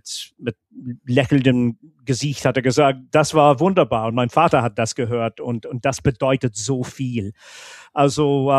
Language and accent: German; Scotland, United Kingdom; German is a second language; es war wie eine Geheimwelt von mir als Junge in Schottland. Mhm. Ich konnte ein bisschen Deutsch sprechen. Mit 9, 10 ist es natürlich besser geworden.